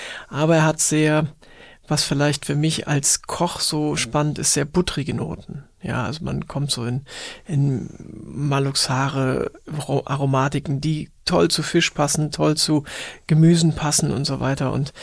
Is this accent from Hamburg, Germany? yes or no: yes; Hamburg, Germany; Ich komme aus Hamburg, Alstertal, also aus den Walddörfern